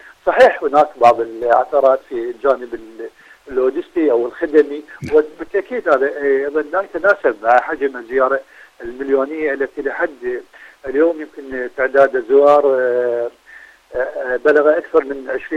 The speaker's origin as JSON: {"language": "Arabic", "country": "Iraq", "said": "عندنا في العراق"}